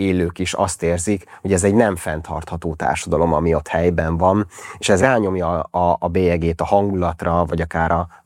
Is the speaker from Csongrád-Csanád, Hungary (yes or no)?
yes; Szeged, Csongrád-Csanád, Hungary; ugye én Szegeden nőttem fel, ott jártam gimnáziumba és egyetemre is